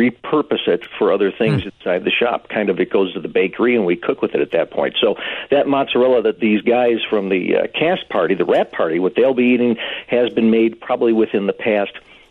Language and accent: English; Cicero, Illinois, United States; I'm from Cicero, actually.